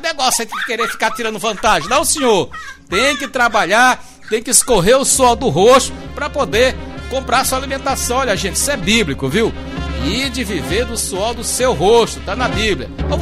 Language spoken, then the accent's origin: Portuguese; Bequimão, Maranhão, Brazil; como se fala lá do interior do estado, mais precisamente na região lá de Bequimão. Um abraço à minha terra querida.